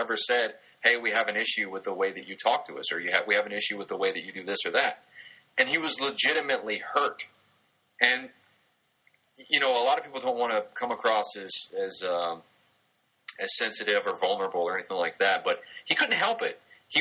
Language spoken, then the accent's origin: English; Texas, United States; Now, I'm from Southeast Texas, and I could talk to everybody just like this if I wanted to.